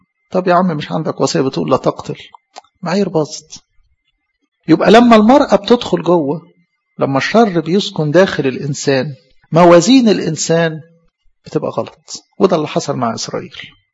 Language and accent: Arabic; Egypt; عندنا في مصر